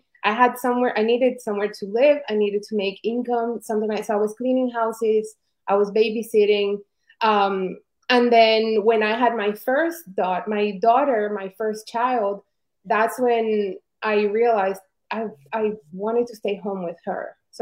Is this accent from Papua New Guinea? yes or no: no; Colombia; English is a second language; now in United States; I didn't grow up here. I grew up in Colombia. And when I came here, it was something temporary.